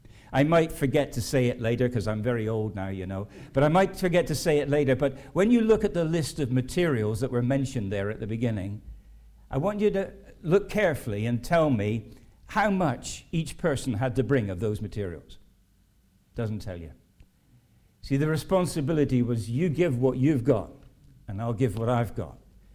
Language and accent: English; Southampton, South East England, United Kingdom; because I'm from Southampton, and we're sending greetings to Northampton.